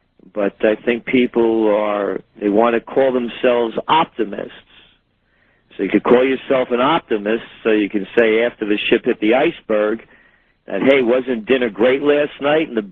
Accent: New York City, New York, United States; You know, I'm from the Bronx.

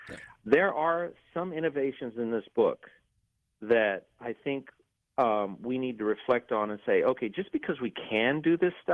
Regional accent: Los Angeles, California, United States; I grew up in East LA with the dream of becoming a scientist since the second grade, really.

